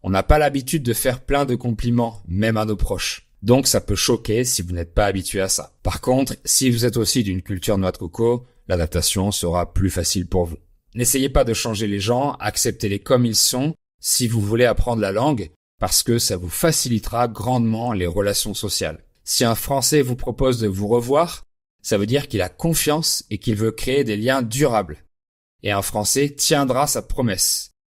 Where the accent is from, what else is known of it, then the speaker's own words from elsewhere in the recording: France; moi, noix de coco puisque je suis français.